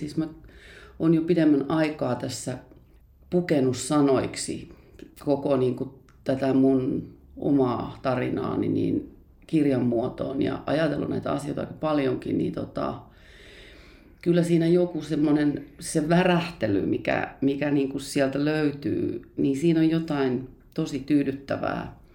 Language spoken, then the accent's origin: Finnish; Forssa, Kanta-Häme, Finland; ihan niitä ensimmäisiä muistoja liittyy sellaiseen seurojen talotyyppiseen taloon kotikaupungissani Forssassa